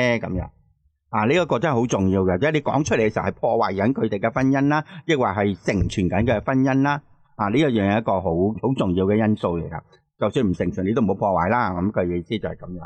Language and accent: Cantonese; China; 我哋中国人有一句说话嘅